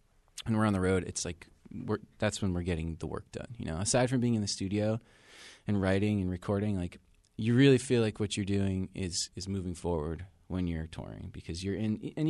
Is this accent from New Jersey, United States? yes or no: yes; New Jersey, United States; I grew up on the Jersey Shore